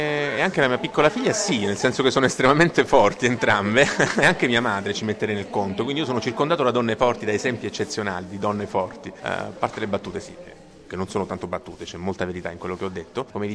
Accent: Calabria, Italy; io sono calabrese quindi posso ben dirlo

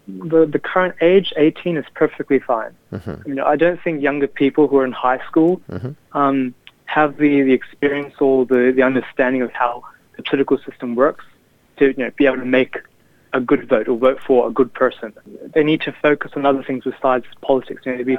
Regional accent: Blacktown, New South Wales, Australia; born there; So I was born in Blacktown. I did my schooling here. Mm-hmm. I still visit Punjab every now and then to see the family too.

